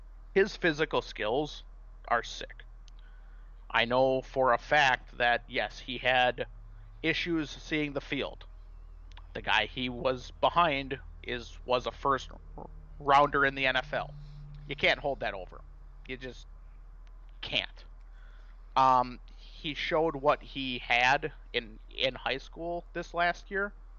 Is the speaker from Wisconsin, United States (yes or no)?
yes; Milwaukee, Wisconsin, United States; I grew up in Milwaukee in the early 90s